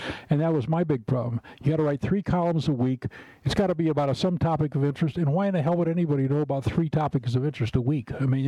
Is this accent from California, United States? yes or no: no; Iowa, United States; All of us kids still get together for reunions. You know, we come from Iowa.